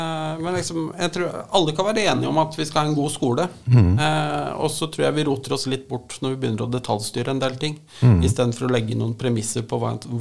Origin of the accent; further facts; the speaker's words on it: Ringerike, Buskerud, Norway; Godt med, det jo hjemkommunen min